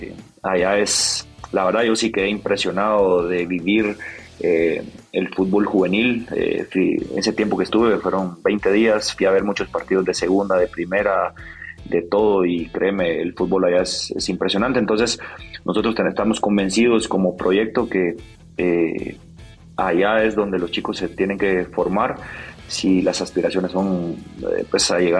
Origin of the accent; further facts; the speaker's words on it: Jalapa, Guatemala; yo soy pues originario de Oriente, de Jalapa, para ser más específico